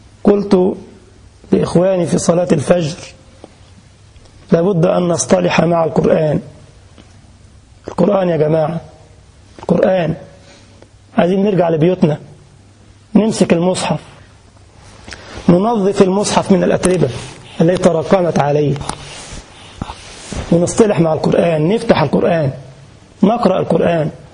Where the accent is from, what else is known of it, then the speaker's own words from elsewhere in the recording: Egypt; كان عندنا في مصر حاجة اسمها مباراة القمة، الأهلي والزمالك، ومازالت يعني.